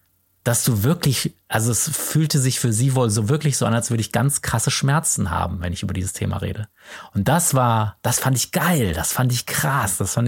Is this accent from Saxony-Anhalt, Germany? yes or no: no; Remscheid, North Rhine-Westphalia, Germany; Also erstmal ein Praktikum bei einer Filmproduktion in meiner Heimatstadt in Remscheid.